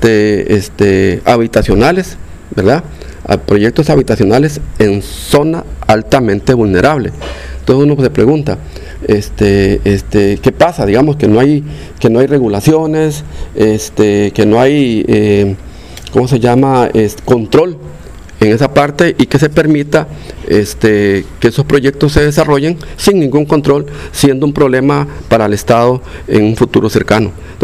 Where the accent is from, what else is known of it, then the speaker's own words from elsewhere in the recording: Guatuso, Alajuela, Costa Rica; soy nativo de aquí, hijo de bisnieto del primer costarricense que vino a esta zona